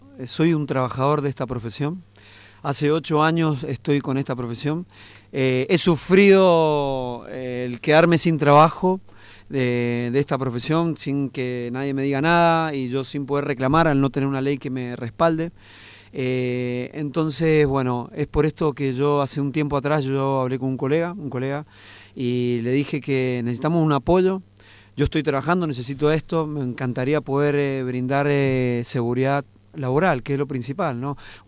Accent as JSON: {"language": "Spanish", "region": "Mendoza", "country": "Argentina", "said": "Yo soy mendocino."}